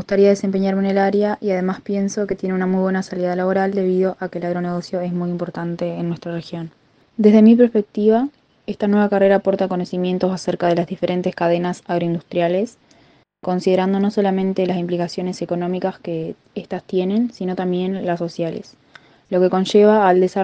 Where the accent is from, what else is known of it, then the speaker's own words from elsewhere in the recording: Minas de Corrales, Rivera, Uruguay; vengo de Minas de Corrales, Rivera.